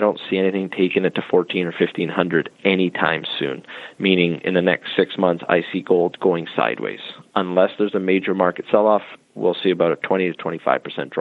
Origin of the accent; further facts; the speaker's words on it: Canada; I'm a Canadian, and I look how screwed up our country is right now